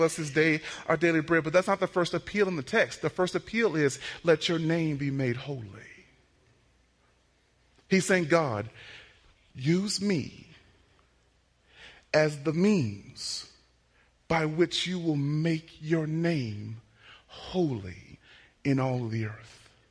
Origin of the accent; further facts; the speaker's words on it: Texas, United States; I am from Texas, okay? There's two more coming, okay? Listen to me. I'm from Texas, okay?